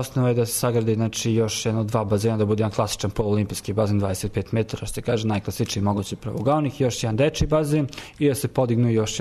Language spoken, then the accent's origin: Serbian; Ćuprija, Pomoravlje District, Serbia; Ja sam iz Ćuprije konkretno.